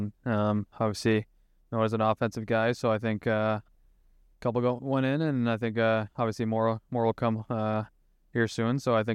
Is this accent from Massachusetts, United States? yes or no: yes; Boston, Massachusetts, United States; obviously I'll never not love Boston, you know, my hometown